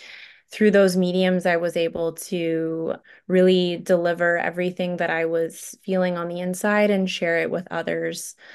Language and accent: English; Mill Valley, California, United States; growing up in the Mill Valley School District and the Timopias School District here in Marin.